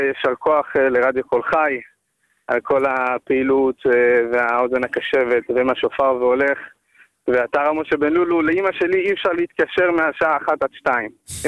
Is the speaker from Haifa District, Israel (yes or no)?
no; Tel Aviv, Tel Aviv District, Israel; אני גדלתי כבחור ישיבה בתל אביב